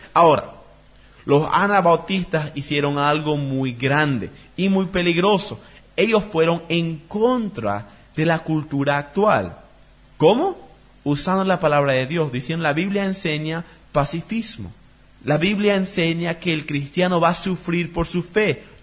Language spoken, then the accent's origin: Spanish; Bolivia; ¿O hay partes que estoy manteniendo de mi cultura boliviana que son antibíblicos?